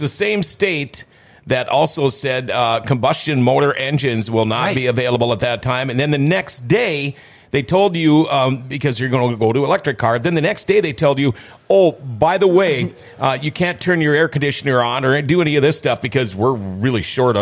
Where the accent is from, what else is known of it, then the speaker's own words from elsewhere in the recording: Minnesota, United States; you know, it's funny from me being a Minnesotan, you get up to Grand Rapids and Lake of the Woods area